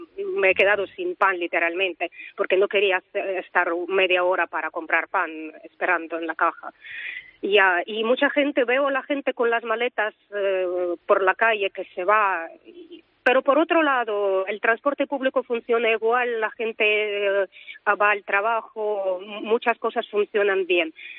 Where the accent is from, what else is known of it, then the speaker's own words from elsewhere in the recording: Ukraine; Spanish is a second language; Somos ucranianos y queremos... hablemos el idioma que hablemos. Yo hablo el ruso y el ucraniano. Mi madre es ucraniano parlante. Yo crecí en una situación rusa parlante.